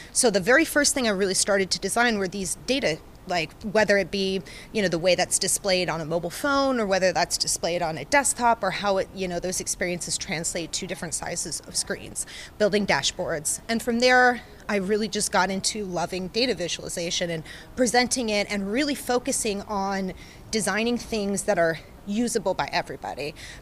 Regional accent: Kansas City, United States; moved away as an adult; I grew up in Kansas City. I went to school in Kansas City. I was living there right after I graduated from school

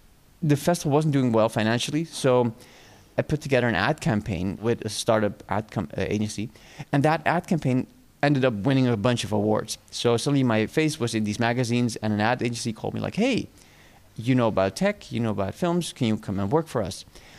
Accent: Amsterdam, North Holland, Netherlands; So I was born in Amsterdam. Both my parents came from South America, from Suriname.

